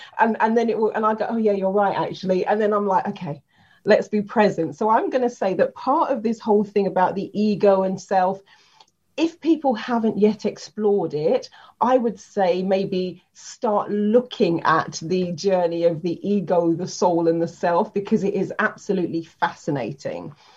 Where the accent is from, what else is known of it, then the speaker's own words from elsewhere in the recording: London, United Kingdom; I'm from South London.